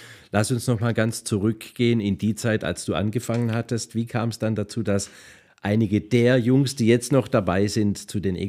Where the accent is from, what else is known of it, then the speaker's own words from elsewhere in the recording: Friedrichshafen, Baden-Württemberg, Germany; Ich freue mich heute schon auf den ersten Termin am 11. April in meiner Heimatstadt Friedrichshafen.